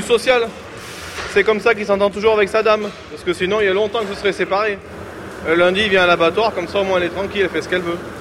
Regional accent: Suze, Auvergne-Rhône-Alpes, France; Oui, moi je suis de Suze, à côté de Mirabel et Blacon.

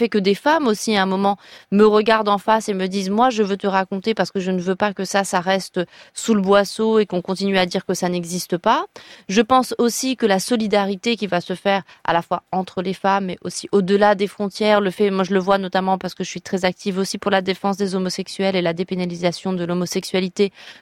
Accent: Morocco; moi, j'ai grandi au Maroc, mais effectivement dans un milieu assez bourgeois, très francophone, très très protégé.

